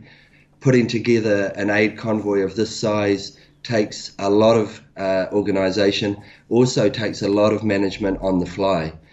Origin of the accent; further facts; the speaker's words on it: Hawke's Bay, New Zealand; done musical performances in my hometown Hawke's Bay, or home region Hawke's Bay.